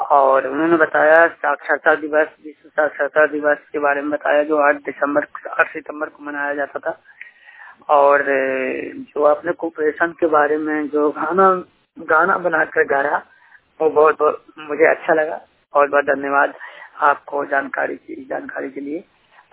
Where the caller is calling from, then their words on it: Gaya, Bihar, India; मैं बिहार गया से बोल रहा हूँ।